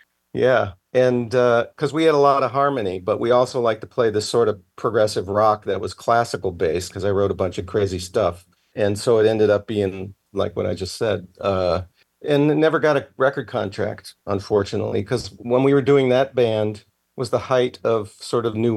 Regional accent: Geneva, Illinois, United States; also born or lived in Chicago; And yeah, and growing up, my brothers and I, then we moved from Chicago to Geneva, which is directly west, and pretty much grew up there.

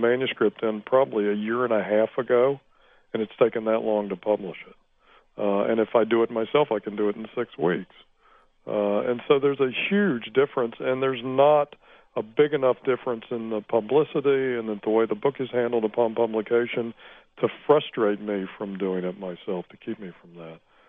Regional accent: Winston-Salem, North Carolina, United States; I'm from Winston-Salem.

